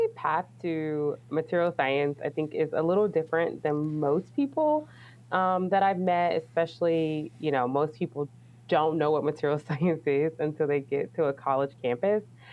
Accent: Alabama, United States; So I am from Alabama. I didn't say that.

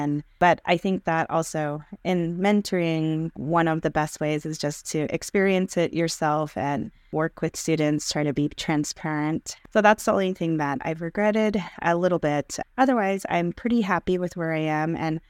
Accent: Arizona, United States; now in Colorado, United States; I grew up in Arizona and in my tribal community in northeastern Arizona, and then went to Arizona State for my undergraduate

